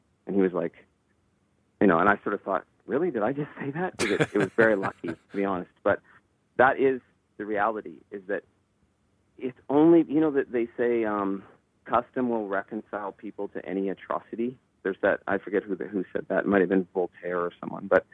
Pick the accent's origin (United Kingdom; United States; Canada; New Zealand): Canada; Owen Sound, Ontario; I'm from Owen Sound, and I didn't have the money